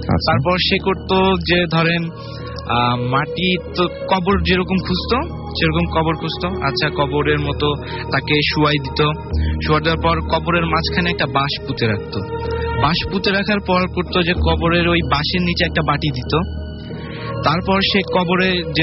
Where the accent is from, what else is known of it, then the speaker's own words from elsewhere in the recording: Rangpur, Rangpur Division, Bangladesh; আমি রংপুর থেকে এসেছি।